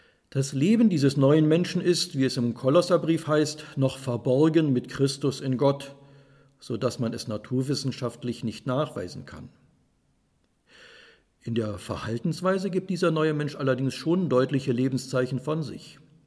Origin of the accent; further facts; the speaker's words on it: Germany; Ich bin Deutscher, gehöre also zum Volk der Dichter und Denker